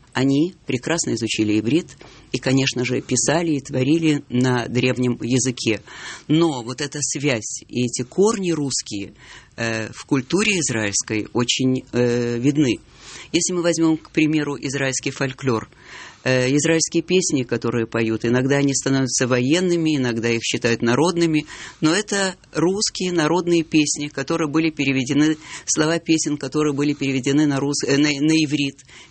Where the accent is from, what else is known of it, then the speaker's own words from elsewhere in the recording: Vilnius, Vilnius County, Lithuania; Да, я из Вильнюса.